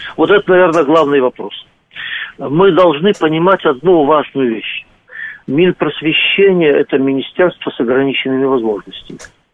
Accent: Omsk, Omsk Oblast, Russia; в моем родном городе Омске

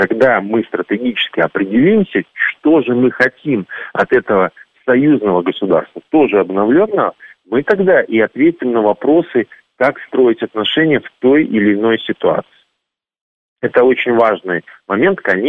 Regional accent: Belarus; Я понимал, что я белорус. Я отличаюсь чуть-чуть в чем-то от тех, кто живет в Москве. У меня есть своя белорусская гордость.

